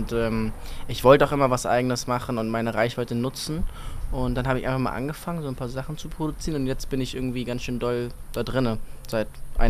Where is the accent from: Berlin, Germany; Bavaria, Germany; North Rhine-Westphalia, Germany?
Berlin, Germany; ich komme aus Berlin, aber ich habe mich jetzt diese Woche fest dazu entschieden, nach Köln zu ziehen